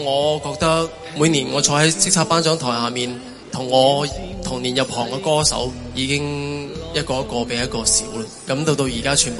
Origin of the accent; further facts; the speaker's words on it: Guangzhou, Guangdong, China; moved away as an adult; now in Hong Kong; 我作為一個廣州人，在香港打拼了23年，